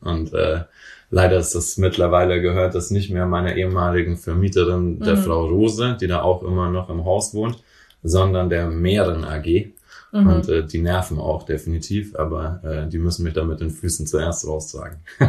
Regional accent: Bayreuth, Bavaria, Germany; now in Berlin, Germany; 34 Jahre alt. Gebürtig komme ich aus Bayreuth in Oberfranken, aus 100 Kilometer nördlich von Nürnberg. Und bin aber jetzt seit 10 Jahren in Neukölln.

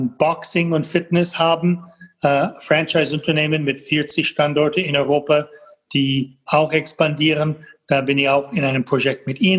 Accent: Toronto, Ontario, Canada; German is a second language; moved away as an adult; also born or lived in United States / Germany / Austria / Italy; Wie man von meinem Akzent hört, selbst wenn ich einen deutschen Namen habe, bin ich in Toronto, Kanada geboren und aufgewachsen, in den USA studiert. Aber einen Großteil meines Erwachsenenlebens habe ich in Europa verbracht. 20 Jahre in Deutschland, habe auch in Österreich, in Italien, lebe seit 6 Jahren in die Schweiz

